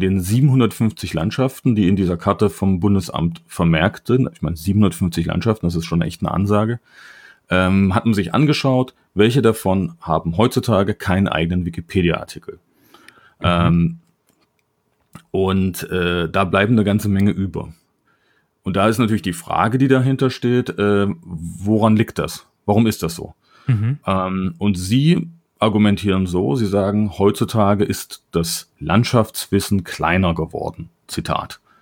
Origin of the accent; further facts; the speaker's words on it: Germany; born there; now in Frankfurt, Germany; Ich bin ja bekanntermaßen kein gebürtiger Frankfurter. Dann sage ich eigentlich immer, ich bin im Harz geboren.